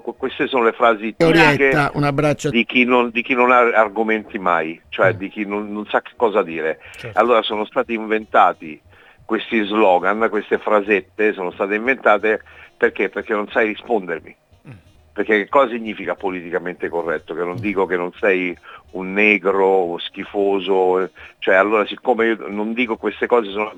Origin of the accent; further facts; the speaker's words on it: Calabria, Italy; also born or lived in Northern Italy; essendo io poi meridionale, capito? Sì. Io sono calabrese, per cui cioè, ho vissuto un po' di anni al nord negli anni 70